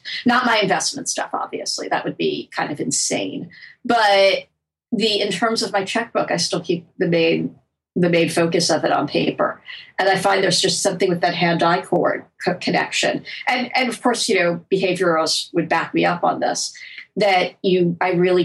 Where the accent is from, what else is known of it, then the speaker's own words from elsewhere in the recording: United States; I mean, I am American. I live in our culture. I get it.